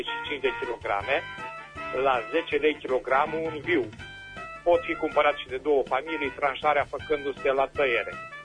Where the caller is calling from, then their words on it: Berzovia, Caraș-Severin, Romania; din Berzovia și vând două aparate de aer condiționat profesionale